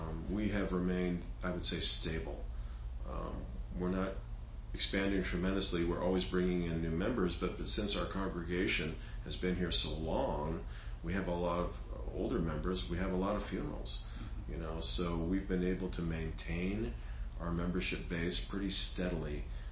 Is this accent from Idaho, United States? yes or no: no; California, United States; moved away as an adult; And, you know, I'm a Californian. I had no intentions of leaving San Diego to come here.